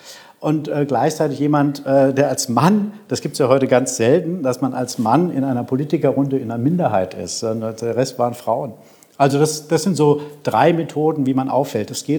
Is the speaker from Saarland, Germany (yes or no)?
yes; Saarbrücken, Saarland, Germany; ich bin aus Saarbrücker sogar